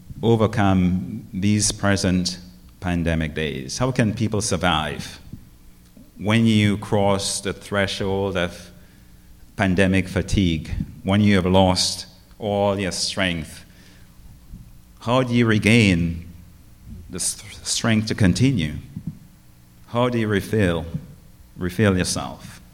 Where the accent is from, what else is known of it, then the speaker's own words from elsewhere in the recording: Grenada; that reminded me of the days when we were children growing up in Grenada.